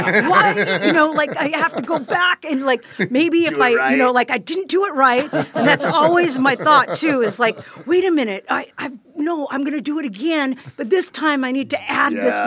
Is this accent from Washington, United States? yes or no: yes; Marysville, Washington, United States; I grew up in Seattle. Well, actually, like, in a small town north of Seattle called Marysville.